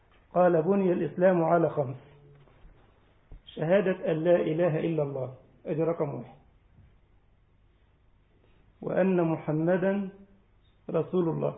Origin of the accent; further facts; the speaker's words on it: Egypt; عندنا في مصر يقول لك سلو بلدنا كده.